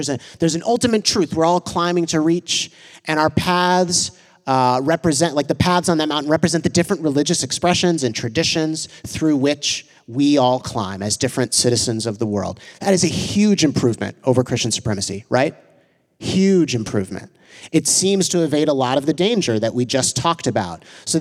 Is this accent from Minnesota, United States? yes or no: no; Chicago, Illinois, United States; also born or lived in Evanston; I think of coexist bumper stickers that I saw everywhere growing up in Chicago and Evanston.